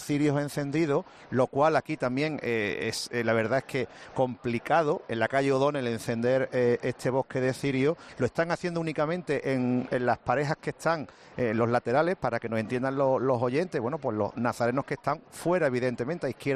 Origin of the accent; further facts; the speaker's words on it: Seville, Andalusia, Spain; yo que llevo toda la vida, soy del barrio de Triana, viendo salir